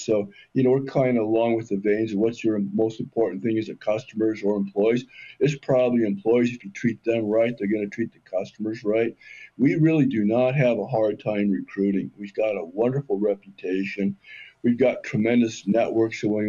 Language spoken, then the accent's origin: English; Colorado, United States; well, I'm from Colorado, so we have a lot of marijuana out here.